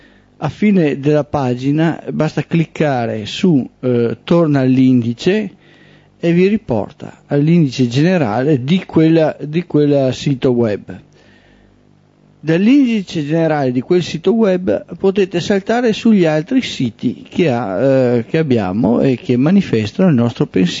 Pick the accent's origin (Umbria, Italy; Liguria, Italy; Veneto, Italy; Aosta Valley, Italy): Veneto, Italy; io sono un veneto, ma il veneto non lo parlo.